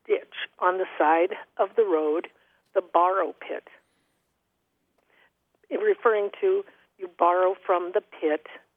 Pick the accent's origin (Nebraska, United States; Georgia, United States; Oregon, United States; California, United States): Nebraska, United States; also born or lived in Colorado / South Dakota / Iowa; now in Fort Laramie, United States; I grew up. I was born and raised in western Nebraska. And since that time, I've probably lived in Colorado and South Dakota and Wyoming, Iowa.